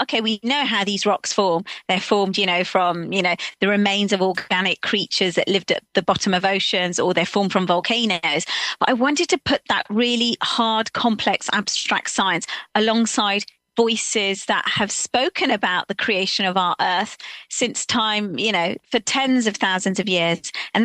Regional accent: Slough, South East England, United Kingdom; I'm a kid, I'm growing up in Slough, which is, you know, just on the outskirts of London.

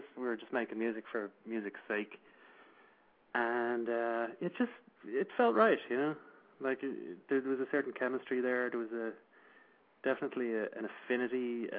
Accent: Dublin, Leinster, Ireland; Yeah, I'm from the same, not too far away from there, like over the north side of the city.

